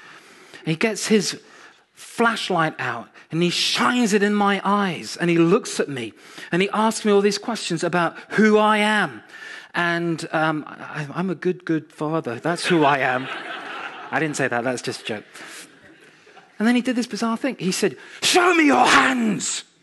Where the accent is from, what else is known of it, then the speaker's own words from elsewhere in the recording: York, Yorkshire and the Humber, United Kingdom; when I was growing up in York, cycling on the pavement